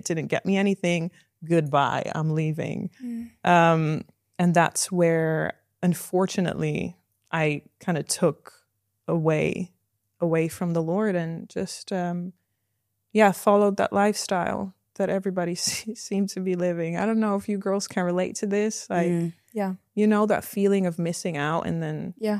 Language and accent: English; Netherlands; English is a second language; So I'm from the Netherlands. That's why my accent is a bit weird. But I grew up in quite a small town over there, and I grew up in a single parent Christian household.